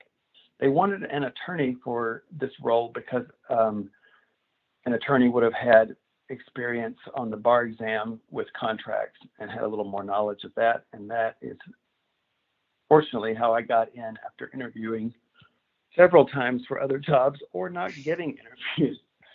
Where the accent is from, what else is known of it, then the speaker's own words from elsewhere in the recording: Arkansas, United States; I'm from Arkansas, born and raised, Southern Baptist family